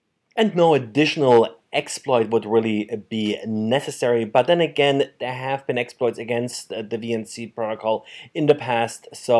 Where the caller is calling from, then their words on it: Baltimore, Maryland, United States; I'm today recording from Baltimore, Maryland.